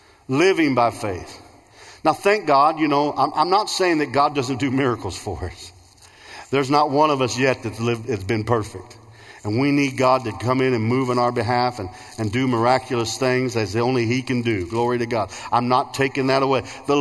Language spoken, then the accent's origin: English; Illinois, United States; I mean, for me as a St. Louis Cardinal fan, growing up in Central Illinois, where I was surrounded by Cardinal fans and Cubs, right in the area where it just washes over.